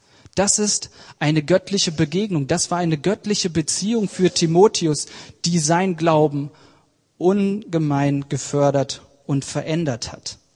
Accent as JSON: {"language": "German", "town": "Oerlinghausen", "region": "North Rhine-Westphalia", "country": "Germany", "tie": "born or raised there", "said": "habe ich bei uns in meiner Heimatgemeinde in Oerlinghausen bei Bielefeld ganz früh angefangen"}